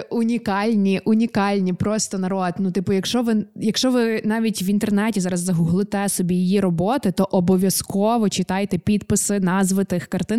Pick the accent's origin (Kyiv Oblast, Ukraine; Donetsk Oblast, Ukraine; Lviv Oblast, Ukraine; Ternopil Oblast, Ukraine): Lviv Oblast, Ukraine; Lviv; Та-та, я корінна львів'янка.